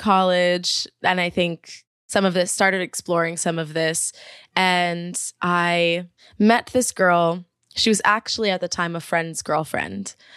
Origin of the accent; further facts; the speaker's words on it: New Jersey, United States; Oh, I grew up in New Jersey.